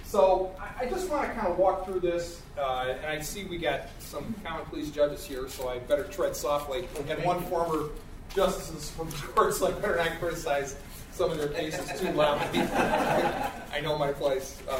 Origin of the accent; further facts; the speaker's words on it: Cleveland, Ohio, United States; I'm from Cleveland, Ohio. As we like to say, the People's Republic of Cleveland.